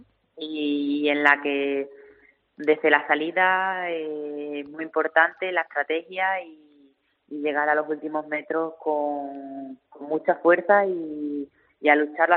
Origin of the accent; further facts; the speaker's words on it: Mérida, Extremadura, Spain; desde ese homenaje que me hicieron en mi tierra